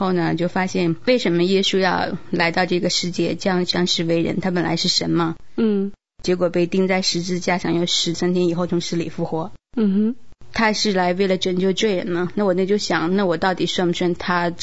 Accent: China; now in United States; 刚开始就想觉得我们都是中国人嘛，虽然远渡重洋来到美国

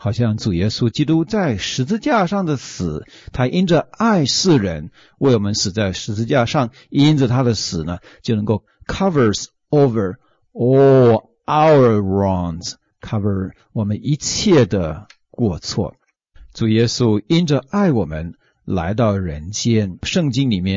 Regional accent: China; 我们中国人说由爱生恨

